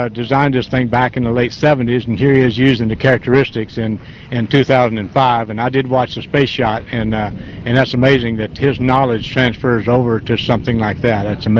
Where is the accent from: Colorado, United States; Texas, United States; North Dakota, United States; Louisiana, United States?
Louisiana, United States; I grew up in Louisiana next to four or five Air Force bases during World War II